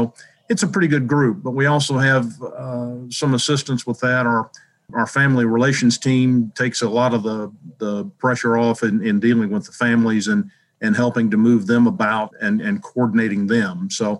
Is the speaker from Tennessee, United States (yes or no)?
yes; Franklin, Tennessee, United States; I grew up in a place called Franklin, Tennessee.